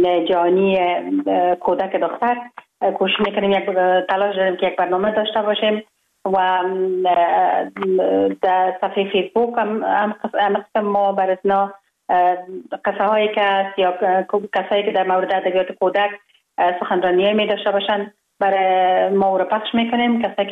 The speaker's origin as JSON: {"language": "Persian", "region": "Kabul", "country": "Afghanistan", "tie": "born or raised there"}